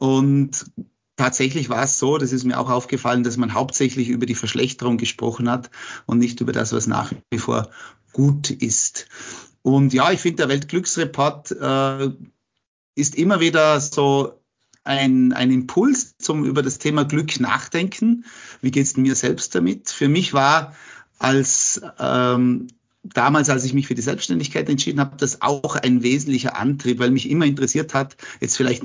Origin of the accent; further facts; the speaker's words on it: Austria; Als Österreicher, die ja um 10 Plätze weiter vorne sind, nämlich auf Platz 14.